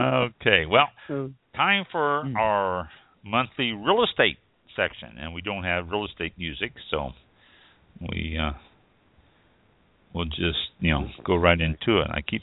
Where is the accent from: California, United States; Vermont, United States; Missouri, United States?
Missouri, United States; Kansas City; I am from Kansas City, and I was very, very proud of the city of Kansas City for not rioting